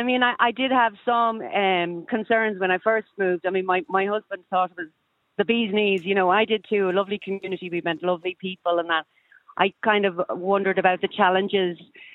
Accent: Dublin, Leinster, Ireland; We're from Ireland, yeah. But my husband's from Cavan, and I'm a Dub, born and bred.

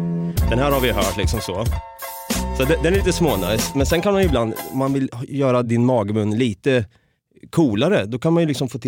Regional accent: Norrköping, Östergötland, Sweden; Tänk att jag kommer från Norrköping. Det kanske inte hörs, jag vet inte om det hörs.

